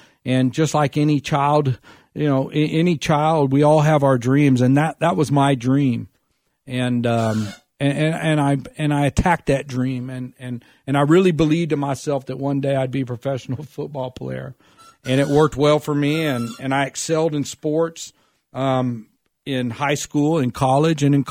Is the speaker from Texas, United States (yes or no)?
yes; Dallas, Texas, United States; And I was just a happy kid growing up in Dallas, Texas.